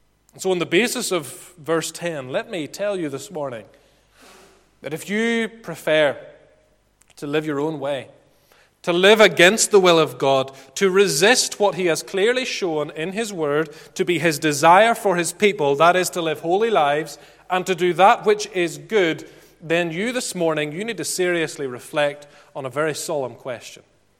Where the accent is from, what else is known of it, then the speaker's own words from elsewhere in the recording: Ballymena, Northern Ireland, United Kingdom; maybe it's just because I'm from Ballymena